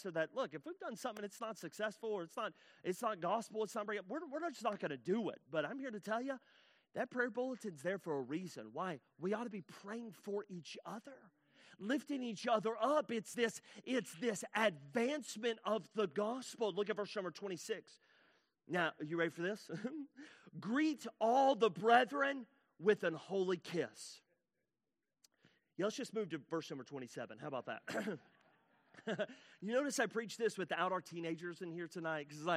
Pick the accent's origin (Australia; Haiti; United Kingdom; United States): United States; the South; I grew up in the South. We're huggers.